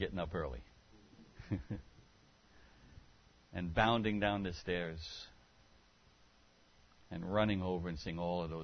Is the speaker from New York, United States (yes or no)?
yes; New York City, New York, United States; born there; New York City's not bad. I was born in New York City.